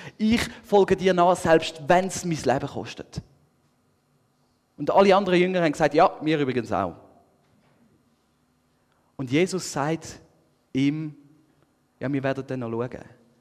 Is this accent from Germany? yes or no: no; Rafz, Zurich, Switzerland; now in Andelfingen, Switzerland; wohne in Andelfingen. Bin aber aufgewachsen in Rafts